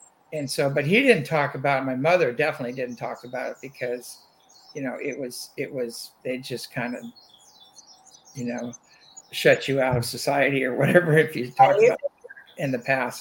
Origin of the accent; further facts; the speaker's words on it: Apple Valley, California, United States; But then I was raised in Apple Valley, California, in the high desert. And we saw ships all the time.